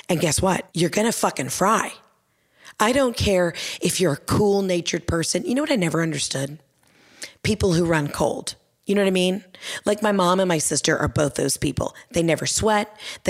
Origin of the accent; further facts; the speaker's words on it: the South, United States; accent: Southern; I've lost my Southern accent. I've been up here 3 weeks and I'm already saying things like almonds.